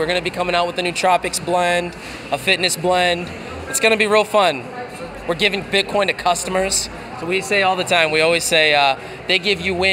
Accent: Boston, Massachusetts, United States; I'm from Boston, Massachusetts.

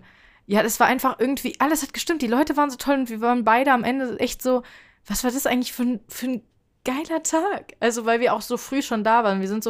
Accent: Germany; Aber es war so, als sie so gesagt hat, ja, sie kommt aus Italien und wir so, ja, wir kommen aus Deutschland.

